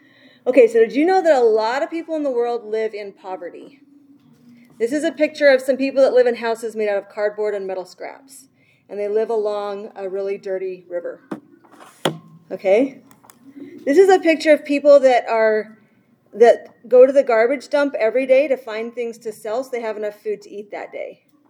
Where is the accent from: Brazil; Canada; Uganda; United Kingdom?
Canada; now in St. George, United States; Guess what? I'm not even American. I'm from Canada. But I've been studying American history and government for 15 years, and I just love it so much. I'm totally converted to America, and so glad I get to live here.